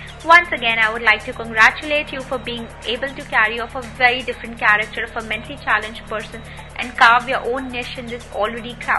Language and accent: English; Kolkata, West Bengal, India; English is a second language; Okay, I'm from Calcutta as well.